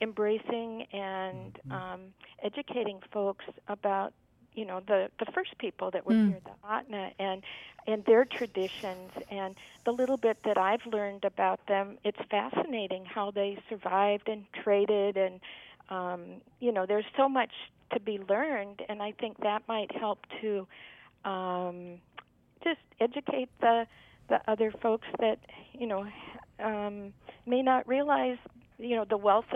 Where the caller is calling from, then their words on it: Palmer, Alaska, United States; I'm calling from Palmer, and in Palmer we have Colony Days